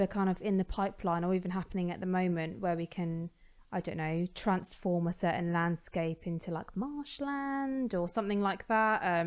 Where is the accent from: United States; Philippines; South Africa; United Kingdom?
United Kingdom; Portsmouth, South East England; I grew up in Portsmouth, so living quite near to the shoreline